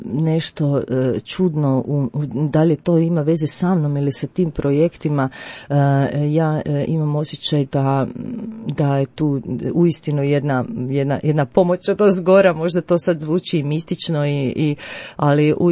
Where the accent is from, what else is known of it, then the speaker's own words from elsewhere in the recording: Lika-Senj County, Croatia; Pa ja sam iz Like otišla u Tokio, iz Tokija natrag u Liku.